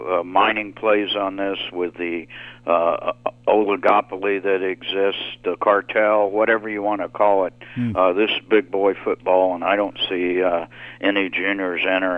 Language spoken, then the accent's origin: English; United States; You know, as an American kid growing up in the 60s, we all knew about 20 Mule Team Borax.